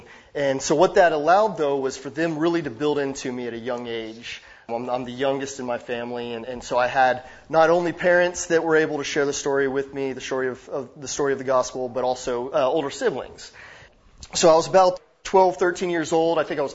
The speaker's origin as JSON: {"language": "English", "town": "Arlington", "region": "Texas", "country": "United States", "tie": "born or raised there", "said": "A little bit about myself. I live in Dallas. I'm born and raised in the area. I was born in Arlington, made it about 90 miles south for college down to Waco, down to Baylor, then moved it right back up to Dallas."}